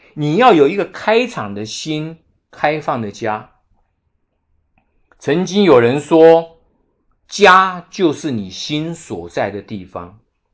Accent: China; 我们中国人是比较不太讲次序的

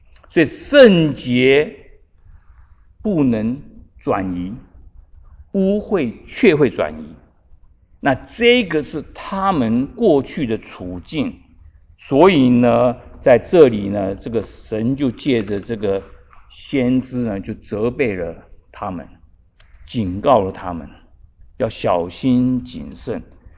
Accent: China; 也就是我们中国人说的近朱者什么赤嘛，近墨者黑嘛。

